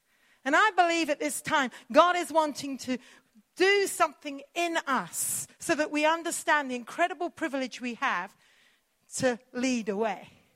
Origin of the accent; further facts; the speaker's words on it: India; now in Oxford, United Kingdom; We live in Oxford. Son going to Zimbabwe. I grew up in India.